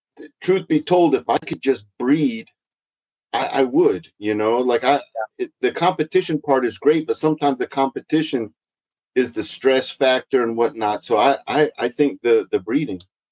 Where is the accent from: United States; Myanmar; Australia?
United States; you know, as an American, I think we always like to try to, you know, like breed our own